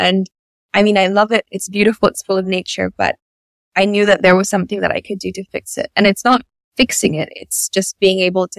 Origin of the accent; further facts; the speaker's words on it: Wales, United Kingdom; also born or lived in Philippines; stigmas and stereotypes that I would have had growing up in the Philippines that I currently don't have because I grew up in South Wales